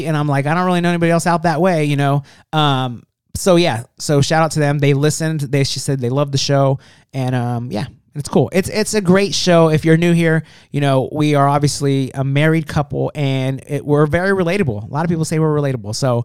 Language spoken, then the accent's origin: English; California, United States; where I grew up in California, there was like a line at Target